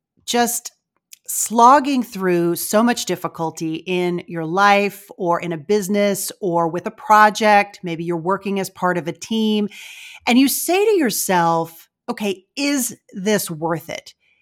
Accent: Rising Star, Texas, United States; which is about 60 miles west of my hometown, which is called Rising Star.

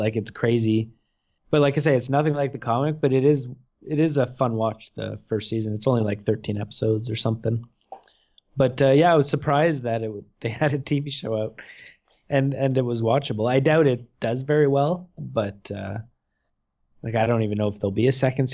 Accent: Canada; Hey, I'm Canadian. I'm polite sometimes.

